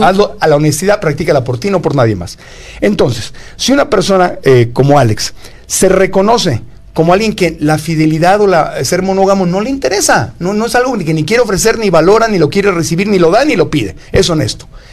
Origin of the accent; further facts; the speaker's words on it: Tijuana, Baja California, Mexico; Número 2, Tijuana, mi ciudad natal, Tijuana.